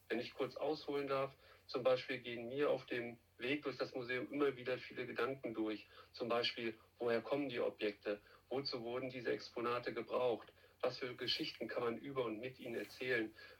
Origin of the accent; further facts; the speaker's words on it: Hildesheim, Lower Saxony, Germany; also born or lived in Salzgitter; now in Leer, Germany; Geboren bin ich in Salzgitter-Bad. Aufgewachsen und die meiste Zeit meines Lebens habe ich in Hildesheim verbracht. Ich bin 48 Jahre und verheiratet.